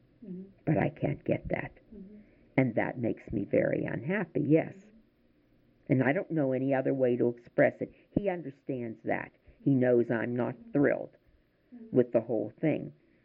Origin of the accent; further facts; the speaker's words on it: Oakland, California, United States; I think you asked the kinds of things that would give you a picture of what it was like growing up in Oakland in my early life.